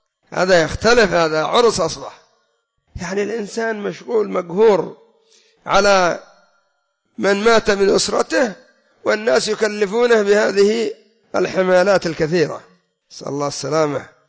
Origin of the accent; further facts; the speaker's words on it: Yemen; لا سيما عندنا في اليمن وعند غيرنا الآلاف